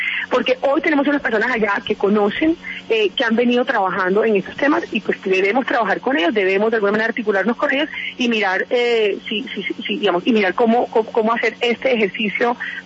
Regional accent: Barranquilla, Atlántico, Colombia; no solamente soy costeña o barranquillera, porque allá nací y crecí, sino que también tengo familia guajira.

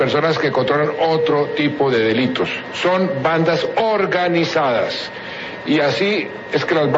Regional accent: Bogotá, Colombia; yo soy bogotano, quiero como ninguno a mi ciudad segura.

